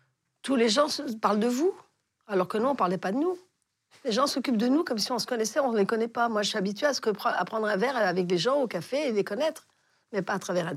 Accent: An Loc, Binh Phuoc, Vietnam; born or raised there; also born or lived in Saigon

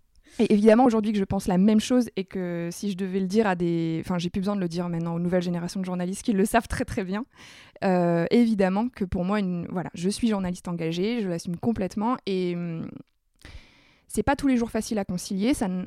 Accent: Hauts-de-France, France; puisque je suis ch'ti

